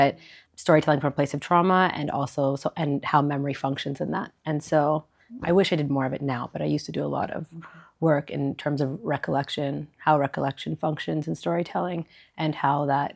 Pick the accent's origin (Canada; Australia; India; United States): Canada; Toronto, Ontario; moved away as an adult; now in Cairo, Egypt; So I was born and raised in Toronto, and I moved to Cairo 5 years ago on accident.